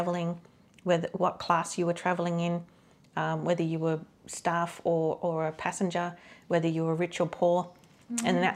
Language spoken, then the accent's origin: English; Sydney, New South Wales, Australia; now in Campbelltown, Australia; Yep, born and bred in the Enmore Newtown area. And then I moved out to the Campbelltown area when I got old enough and brave enough.